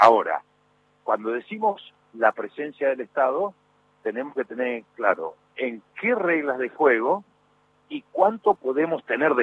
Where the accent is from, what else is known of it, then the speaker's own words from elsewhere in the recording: Formosa, Argentina; yo soy de Formosa.